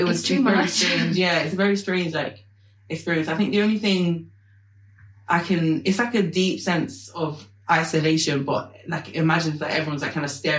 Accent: Stepney Green, London, United Kingdom; because I grew up in Stepney Green.

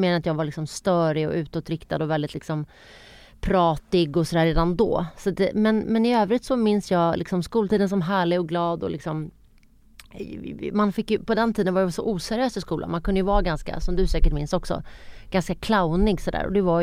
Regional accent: Halmstad, Halland County, Sweden; Jag är född och uppväxt i en småstad. Jag är uppväxt i Halmstad, Tylösand utanför Halmstad, med svensk mamma och turkisk pappa. Den enda invandraren faktiskt i mitt område, den enda mörka.

